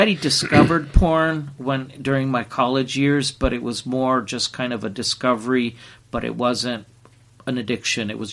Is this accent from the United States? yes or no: no; Italy; also born or lived in Germany; I'm a missionary kid. I was born here in Italy. My dad was American. My mom was Canadian.